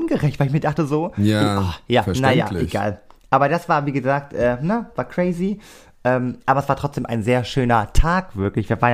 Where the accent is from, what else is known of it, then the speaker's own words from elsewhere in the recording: Cuxhaven, Lower Saxony, Germany; und dann war ich noch eine Woche in meiner Heimat in Cuxhaven.